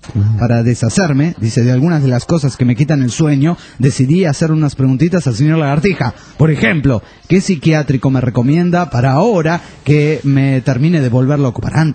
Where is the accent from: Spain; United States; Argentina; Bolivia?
Argentina; Hola, soy de Argentina